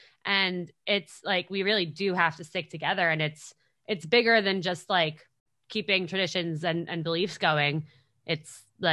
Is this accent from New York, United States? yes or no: yes; New York, United States; I grew up in Westchester, like my town was predominantly Jewish and I went to camp and I had like Jewish friends from there